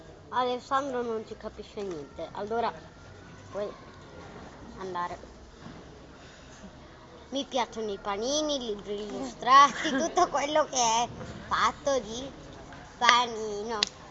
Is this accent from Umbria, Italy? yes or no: no; Mirandola, Emilia-Romagna, Italy; Di Mirandola, di qua, di qua, di qua.